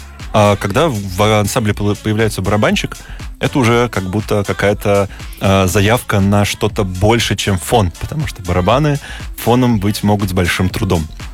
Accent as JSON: {"language": "Russian", "region": "Moscow", "country": "Russia", "said": "Учитывая, что я родом из Москвы, я самый главный соплеменник для ребят."}